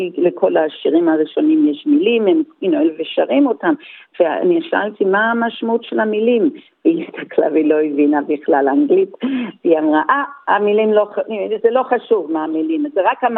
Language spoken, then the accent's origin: Hebrew; Melbourne, Victoria, Australia; אני תוצרת מלבורן, ומלבורן היא ממש מיוחדת. נולדתי במלבורן, ההורים שלי היו פליטים שהגיעו בדיוק אחרי המלחמה, בספונסרשיפ של דוד של אמא שהגיע לפני המלחמה.